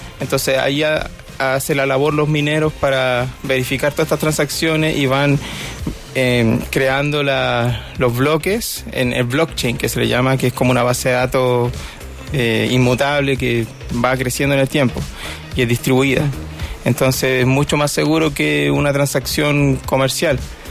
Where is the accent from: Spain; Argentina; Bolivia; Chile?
Chile; Acá en Chile le decimos a una moneda de baja denominación